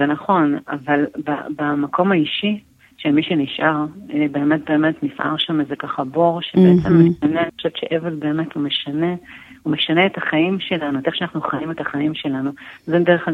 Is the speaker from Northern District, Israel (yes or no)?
no; Tel Aviv, Tel Aviv District, Israel; ובעצם גדלתי ככה בתל אביב עם אחותי שפגשת אותה ועם אמא שלי